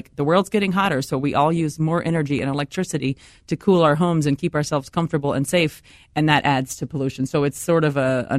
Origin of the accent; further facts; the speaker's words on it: the South, United States; I grew up in the South, so for us, it was always thinking about air conditioners.